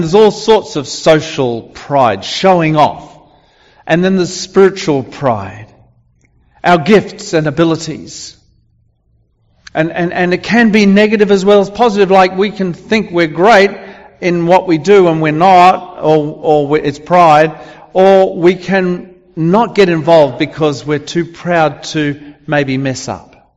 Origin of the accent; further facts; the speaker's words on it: Australia; I was actually glad as an Australian